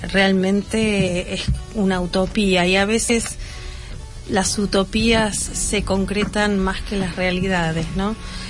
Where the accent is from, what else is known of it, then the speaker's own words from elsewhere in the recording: Argentina; como Argentina, lamentablemente uno ha vivido situaciones bastante difíciles